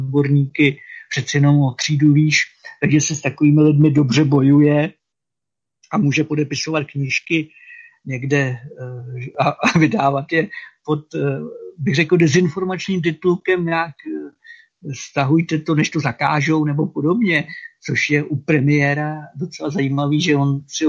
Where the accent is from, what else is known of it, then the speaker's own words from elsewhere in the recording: Slovakia; že jako Slováci bychom si vystačili s jednou národní radou nebo sněmovnou